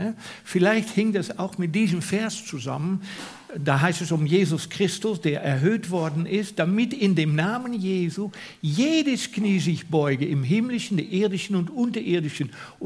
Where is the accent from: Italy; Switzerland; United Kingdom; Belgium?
Switzerland; Und irgendwo war das Glaubensgut über viele Jahrhunderte bei uns in der Schweiz oder in der westlichen Welt.